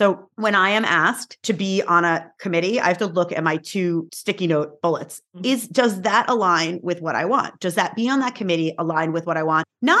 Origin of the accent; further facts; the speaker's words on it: New York, United States; and by the way, I am from New York, where is like the hustle capital of like the universe.